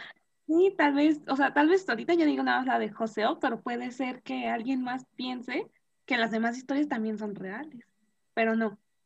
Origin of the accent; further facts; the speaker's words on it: Mexico; Ok, yo soy de México.